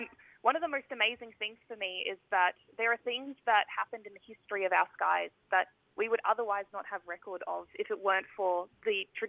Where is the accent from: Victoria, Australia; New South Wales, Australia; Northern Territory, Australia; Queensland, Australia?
Victoria, Australia; I grew up on Pengarang, country, so a lot of mobs I feel very connected to.